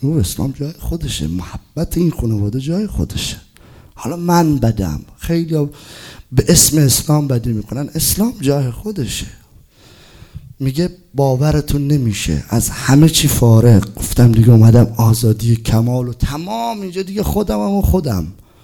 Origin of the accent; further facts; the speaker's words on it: Shiraz, Fars, Iran; گفتم آره بچه ایرانم. کجایی؟ بچه شیرازم